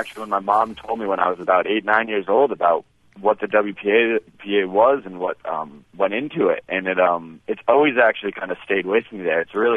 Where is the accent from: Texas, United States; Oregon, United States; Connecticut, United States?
Connecticut, United States; Hamden; I'm 19. I was born and raised in Hamden, Connecticut, just north of New Haven.